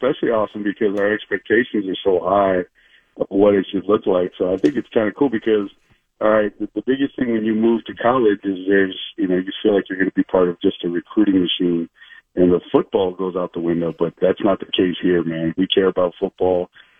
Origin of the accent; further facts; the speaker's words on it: El Paso, Texas, United States; but I'm from El Paso, Texas. I know what hot is, and that doesn't scare me.